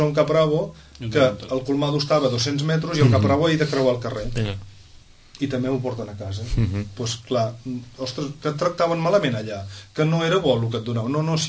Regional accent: Barcelona, Catalonia, Spain; Soc del barri de Gràcia

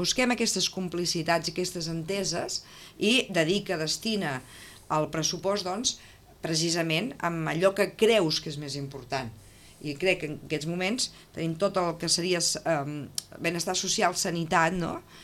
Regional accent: Catalonia, Spain; Bueno, soc catalana, no?

